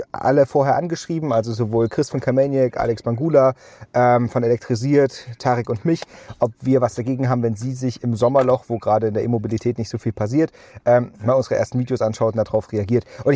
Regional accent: Thuringia, Germany; So, das war früher aus Thüringen, aus meiner Heimat, war es halt einfacher.

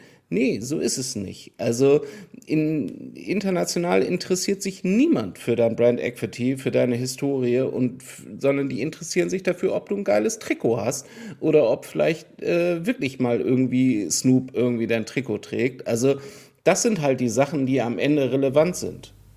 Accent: Bremen, Germany; born there; Gebürtiger Bremer

